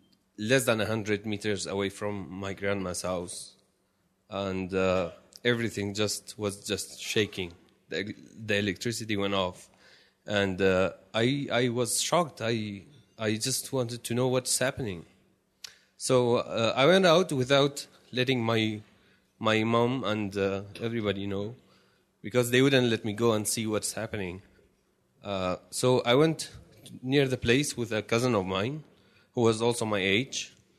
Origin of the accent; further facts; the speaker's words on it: Kirkuk, Kirkuk Governorate, Iraq; I come from the mountains of Kurdistan, the Iraqi part of Kurdistan. I was born in Kirkuk. It's an oil-rich city of a very diverse population. of Muslims, Christians, Assyrians, Kurds, Arabs, who all live together in one city with peace for now.